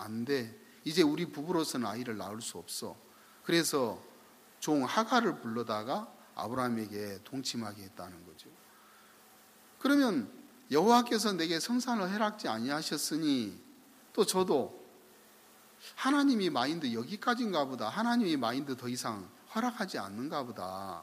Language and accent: Korean; Naju, South Jeolla, South Korea; 저는 고향이 전라남도 나주인데 시골에서 광주까지 버스 타고 가셔서 백리를 가셔서